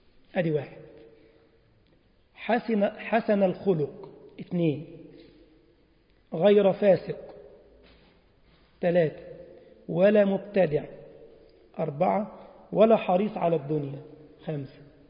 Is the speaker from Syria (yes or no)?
no; Egypt; عارفين كلمة دغري دي عندنا في مصر؟